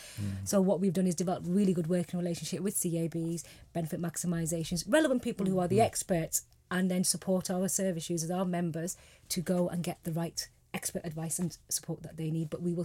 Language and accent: English; Pakistan; You know, I can say I'm Pakistani, I'm a Muslim background